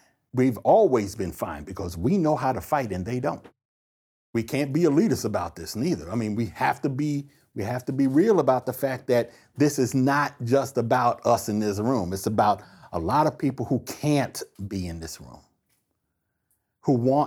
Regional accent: Somerset, New Jersey, United States; born or raised there

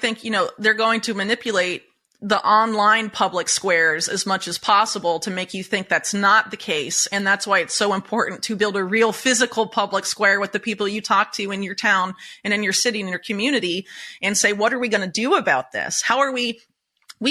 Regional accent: United States; where I grew up in the United States, no American I knew, except for, you know, much older people like my grandma's age and older, knew how to knit

